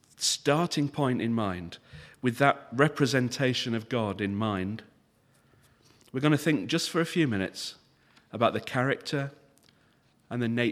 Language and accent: English; Leeds, Yorkshire and the Humber, United Kingdom; and I'm from Leeds originally, so that's my home team.